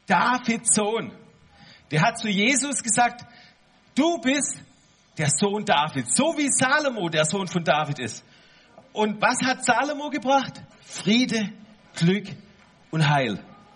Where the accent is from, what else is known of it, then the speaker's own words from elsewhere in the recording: western Germany, Germany; Ich komme aus dem Westen